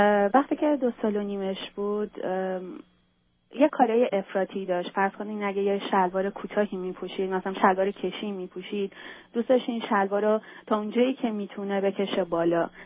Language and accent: Persian; Iran; moved away; وقتی 5 سالش بود از ایران اومدیم بیرون، زمان که از ایران اومدیم بیرون